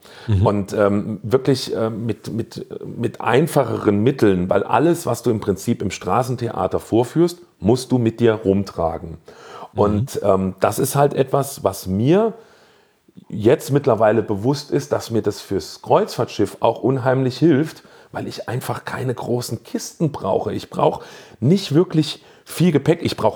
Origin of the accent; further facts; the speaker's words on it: Saarland, Germany; bei uns im Saarland sagt man so ein Furz im Kopf.